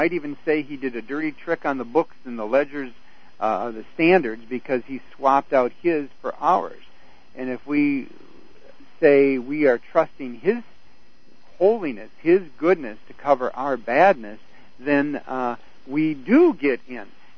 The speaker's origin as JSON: {"language": "English", "region": "Wisconsin", "country": "United States", "tie": "born or raised there", "said": "I grew up in Wisconsin, where there's a lot of dairy going on"}